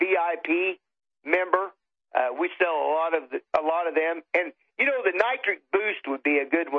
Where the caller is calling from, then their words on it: Indiana, United States; Yeah, I'm calling you from Indiana.